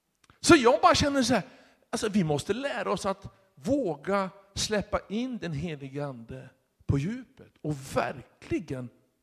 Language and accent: Swedish; Sweden; born there; Men nu är vi födda i Sverige, så vi är ju sådana.